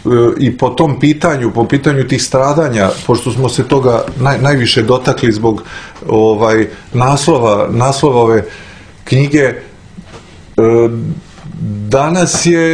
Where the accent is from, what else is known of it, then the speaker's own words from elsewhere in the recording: Belgrade, Serbia; born there; ja sam rođen u Beogradu, ja sam prvi iz moje porodice koji je rođen ovdje, moj rođeni brat je rođen u Livnu recimo.